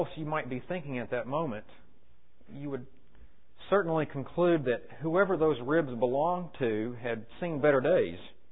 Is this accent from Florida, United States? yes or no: no; Houston, Texas, United States; The picture is more of what I remember growing up in Houston, less than an hour's drive from Galveston